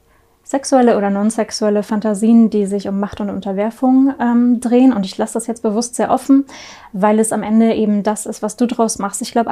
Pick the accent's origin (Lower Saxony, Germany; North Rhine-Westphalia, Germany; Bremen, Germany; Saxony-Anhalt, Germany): Lower Saxony, Germany; Aus der Nähe von Hannover.